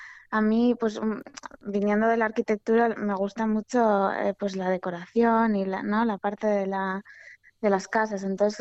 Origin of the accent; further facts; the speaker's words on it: Barrika, Basque Country, Spain; now in San Sebastián, Spain; Yo soy de Barrica, que es un pueblecito que está cerca de Bilbao.